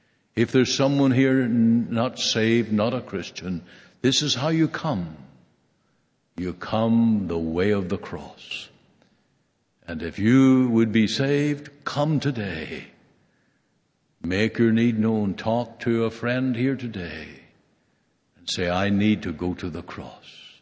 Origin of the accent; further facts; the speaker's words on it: Prince Edward Island, Canada; I come from Canada, and we have a little province called Prince Edward Island on the east side of Canada.